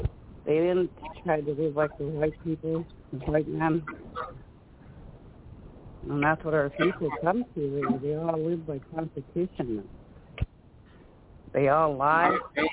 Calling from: Montana, United States; I'm calling in from the Pawnee Nation Reservation here in Northwest Montana.

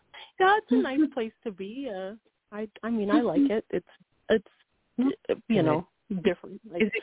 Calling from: Wyoming, United States

